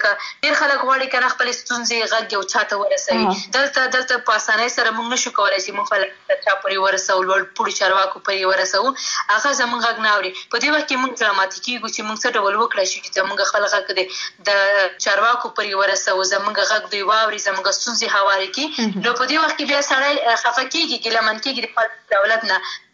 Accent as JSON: {"language": "Pashto", "region": "Khost", "country": "Afghanistan", "tie": "born there", "said": "زه ورته وایم چې زه افغان یم، مازه یو په خوست ولایت کې زیږیدلی یم، د همدې خاورې بچی یم"}